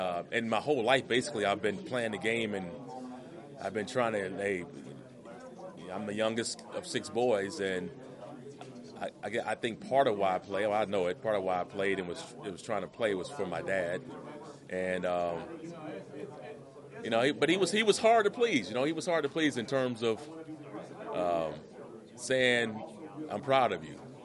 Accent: San Diego, California, United States; Growing up in San Diego, I'm sort of San Diego's my second team.

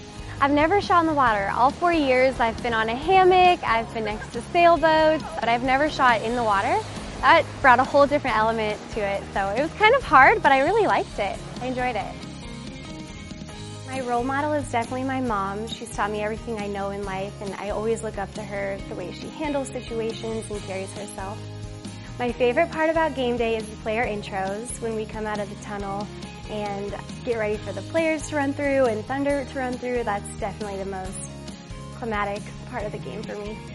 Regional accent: Littleton, Colorado, United States; I'm from Littleton, Colorado.

